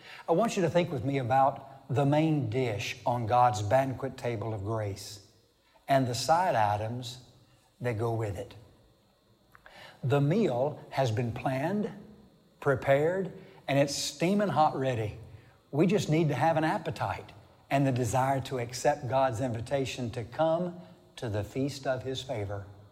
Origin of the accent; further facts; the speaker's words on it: the South, United States; You can tell, I guess, that I'm from the South.